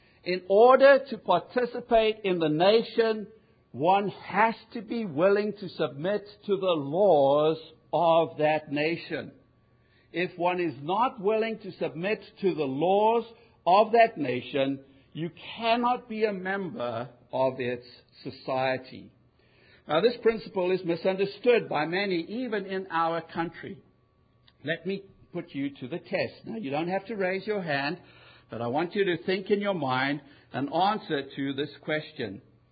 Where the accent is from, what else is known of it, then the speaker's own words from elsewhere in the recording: United States; Of course, no, I'm from America.